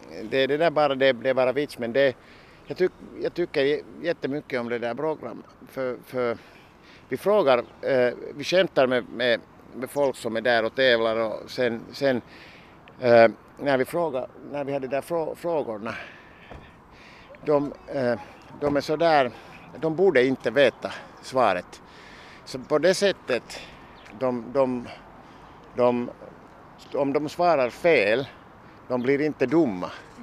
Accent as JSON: {"language": "Swedish", "town": "Helsinki", "region": "Uusimaa", "country": "Finland", "tie": "born or raised there", "said": "men som jag sa, det har varit mitt hemstad. Och ja, det är lätt för mig att röra mig och känna alla ställena."}